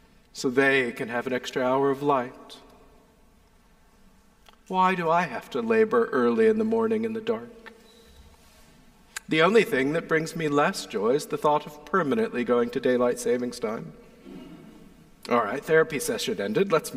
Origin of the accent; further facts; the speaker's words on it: Indiana, United States; I grew up in God's country, in Indiana, where we didn't change our time.